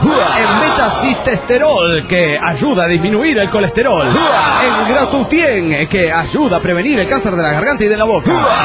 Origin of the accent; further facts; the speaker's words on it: Mexico City, Mexico; ¡Señores, soy la escoria del DF mexicano!